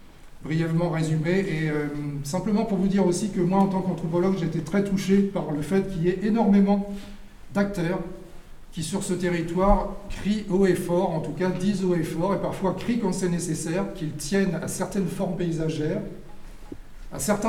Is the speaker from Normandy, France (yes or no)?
yes; Normandy, France; moi je suis normand